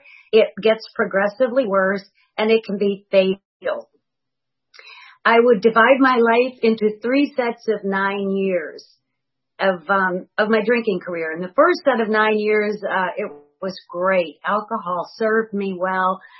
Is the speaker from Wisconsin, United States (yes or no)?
yes; Madison, Wisconsin, United States; I grew up in Madison, Wisconsin as a Cheddarhead, and I was raised in what I perceived to be the most dysfunctional family on the planet.